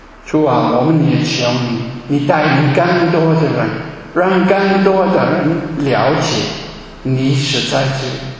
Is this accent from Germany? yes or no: yes; Germany; Chinese is a second language; 可是我们本地人，我们德国人不可以害怕，不可以烦恼，要支持好多人，好多穷人。